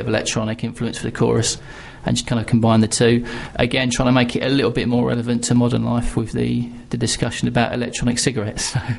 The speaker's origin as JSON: {"language": "English", "town": "Eastbourne", "region": "South East England", "country": "United Kingdom", "said": "I'm actually from Eastbourne. I'm on the south coast."}